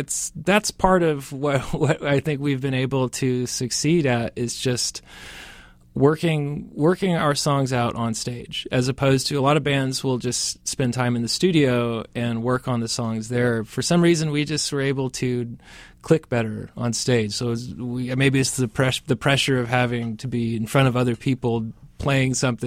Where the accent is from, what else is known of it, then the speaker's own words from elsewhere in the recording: Vancouver, Washington, United States; also born or lived in Virginia / California / South Carolina / North Carolina; I was born in Virginia. I grew up a lot just throughout, I grew up all around the United States. So it was California, South Carolina, North Carolina, Alaska, Oregon. I spent most of the formative years in Vancouver, Washington.